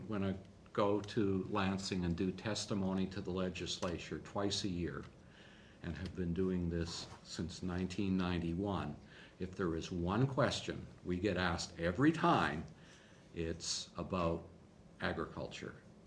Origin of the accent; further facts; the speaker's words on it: Canada; I'm a Canadian. I dealt with the immigration authorities.